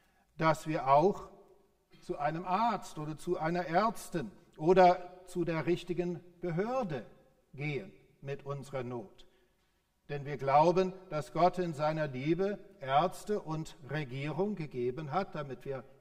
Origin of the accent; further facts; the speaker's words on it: Texas, United States; Im Südwesten meiner Heimat Texas liegt Big Bend Nationalpark.